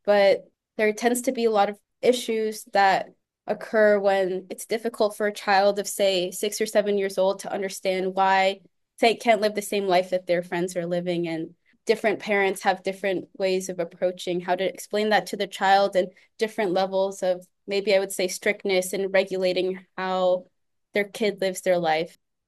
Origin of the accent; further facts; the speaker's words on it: California, United States; And growing up in the Silicon Valley, I saw how much research, was ingrained in human life and how much impact it could make.